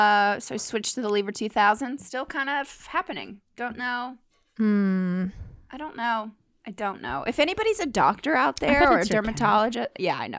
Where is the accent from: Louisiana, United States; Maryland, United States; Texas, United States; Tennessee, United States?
Tennessee, United States; Nashville; But when I lived in Nashville, when I grew up in Nashville, I had to go get allergy shots twice a week.